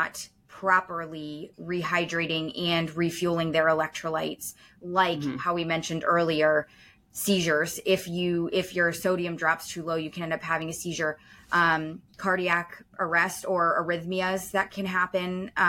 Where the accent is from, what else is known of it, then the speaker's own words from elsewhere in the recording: Connecticut, United States; now in South Carolina, United States; I grew up in Connecticut.